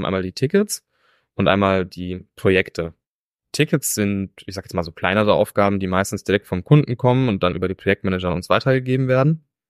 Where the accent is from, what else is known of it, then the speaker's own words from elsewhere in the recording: Bavaria, Germany; Ich komme ja ursprünglich aus Bayern